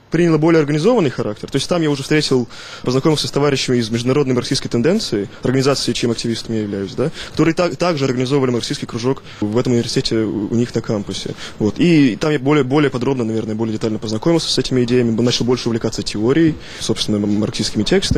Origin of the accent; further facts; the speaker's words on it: Novosibirsk, Novosibirsk Oblast, Russia; born there; я родился в Новосибирском академгородке